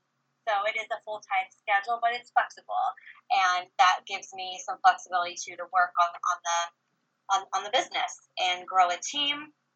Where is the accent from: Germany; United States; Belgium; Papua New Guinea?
United States; Columbus, Ohio; I got my undergraduate degree in business from Ohio State. I'm a Buckeye. And I was born and raised in Columbus.